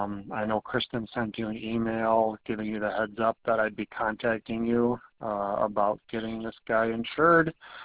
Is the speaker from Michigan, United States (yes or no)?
yes; Michigan, United States; I'm from Michigan, so I'd like to get that horse insured and get a binder on it before the hauler picks it up tomorrow.